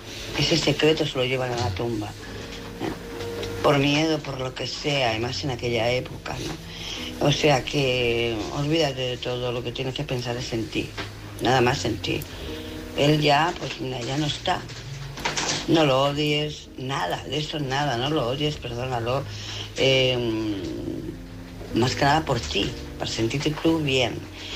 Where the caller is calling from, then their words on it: Barcelona, Catalonia, Spain; de Barcelona.